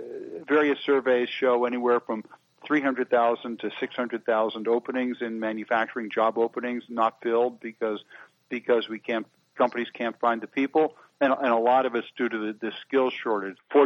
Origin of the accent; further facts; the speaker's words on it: United States; I'm an American. My family's been here for, I don't know, 300 years or something like that.